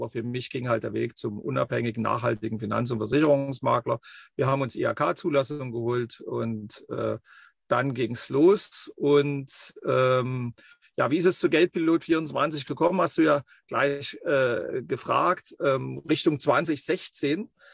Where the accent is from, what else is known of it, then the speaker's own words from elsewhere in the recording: Saxony, Germany; Region Leipzig, vom Alter her also auch noch jemand, der 18, 19 Jahre in einer anderen Republik das erlebt hat